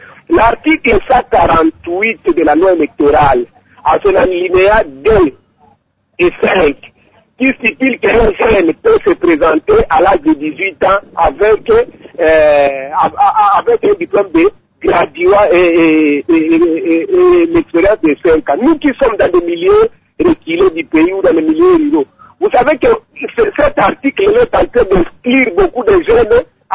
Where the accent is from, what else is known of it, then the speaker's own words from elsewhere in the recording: DR Congo; Oui, nous sommes des Congolais